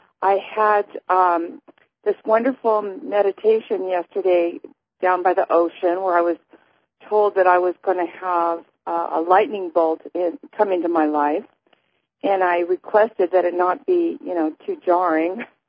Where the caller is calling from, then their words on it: California, United States; I'm calling from Central California.